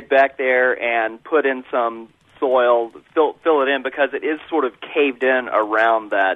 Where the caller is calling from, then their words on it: Fort Collins, Colorado, United States; Well, the reason why I'm calling you from Fort Collins is because we were a long-time Champaign residents and listening online